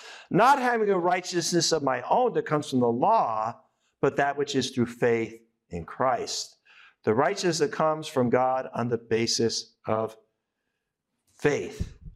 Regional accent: United States; As an American, it's kind of hard.

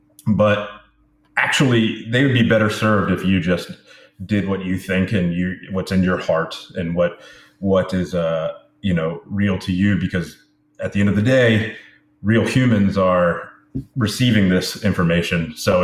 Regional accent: the South, United States; because I am from the South, and I grew up in college with people drinking that stuff

